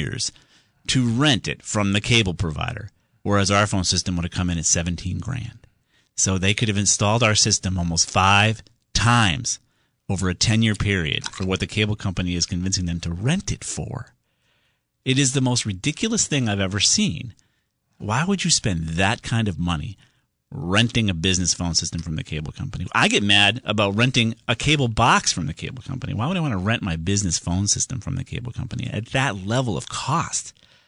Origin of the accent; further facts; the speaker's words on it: Southington, Connecticut, United States; We're going to get back to Ken, who's down there in Southington, my hometown.